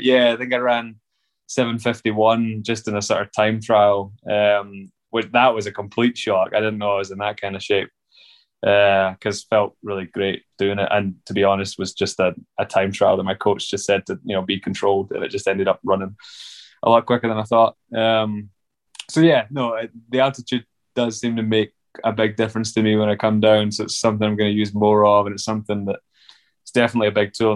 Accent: Glasgow, Scotland, United Kingdom; now in Flagstaff, United States; You see, in complete contrast to growing up in Glasgow, you see the sun every day. You don't see the sun at all in the winter in Glasgow.

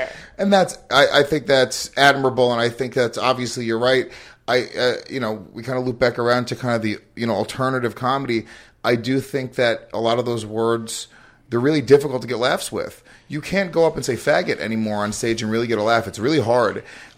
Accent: Bronx, New York, United States; So I didn't have that like the same journey as the typical Puerto Rican kid growing up in the Bronx.

